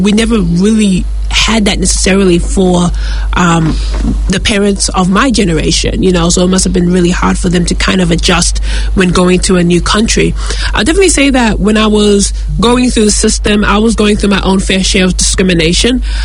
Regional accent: New Zealand; I was raised in New Zealand

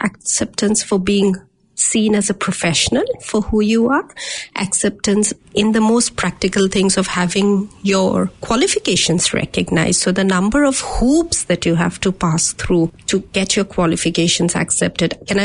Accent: India; moved away as an adult; also born or lived in Mumbai / Kolkata / Delhi; now in New Zealand; So I'm from there. But I was born in Bombay, which is the commercial capital of India. I then have lived in Calcutta, in Delhi, in Rajasthan, in UP. I've done my university in Delhi and my PhD in Bombay.

